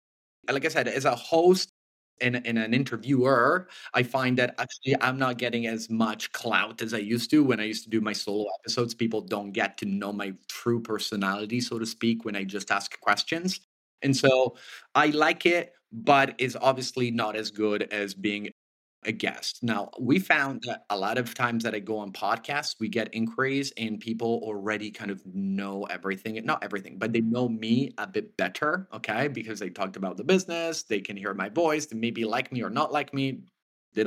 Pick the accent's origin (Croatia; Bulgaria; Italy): Italy; English is a second language; also born or lived in Canada; I was born and raised in Italy. Then I lived in Canada as a dual citizen for a long time from Canadian father. Then I moved back to Italy. Now we're doing 6 months and 6 months.